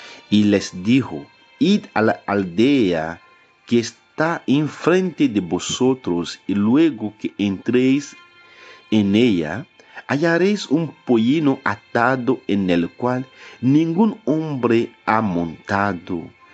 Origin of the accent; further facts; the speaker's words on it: Benin; Spanish is a second language; yo soy de la República de Benín.